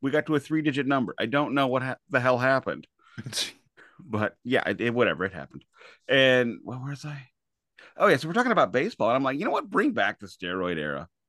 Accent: St. Louis, Missouri, United States; a couple of special guests from my hometown of St. Louis, Missouri.

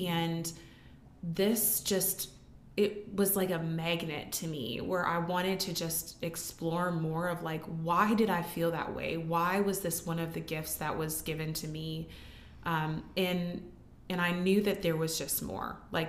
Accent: Hartford, South Dakota, United States; I am originally from the Sioux Falls area. I grew up in Hartford.

